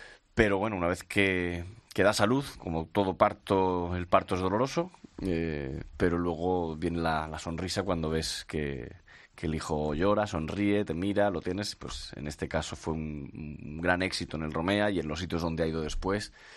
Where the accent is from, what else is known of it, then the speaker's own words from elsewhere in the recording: Murcia, Region of Murcia, Spain; en Murcia, en mi tierra